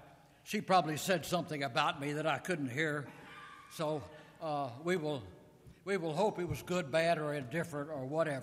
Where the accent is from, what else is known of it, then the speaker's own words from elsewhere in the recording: Beaumont, Texas, United States; We'll see what happens with the new pastor at our church in Beaumont. I'm from Beaumont.